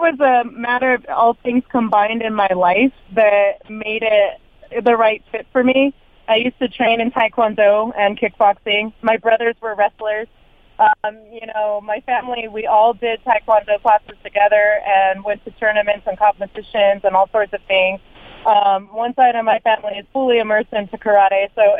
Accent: California, United States; I grew up in California.

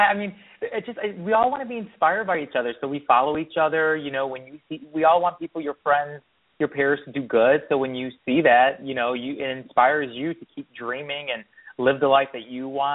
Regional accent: Chicago, Illinois, United States; growing up in Chicago, I would always go to the Oprah Winfrey Show.

